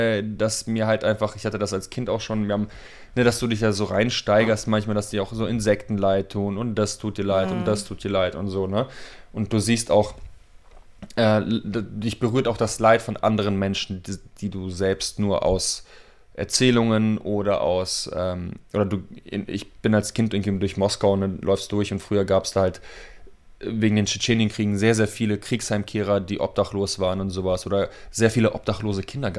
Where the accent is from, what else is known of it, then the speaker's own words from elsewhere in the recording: Germany; Ja, ich bin Deutscher.